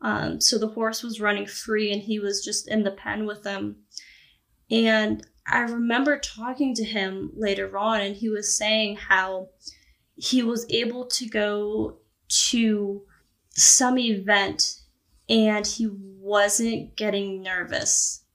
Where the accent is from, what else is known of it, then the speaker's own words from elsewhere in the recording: Indiana, United States; now in Texas, United States; So with my own personal journey, I'm originally from Indiana.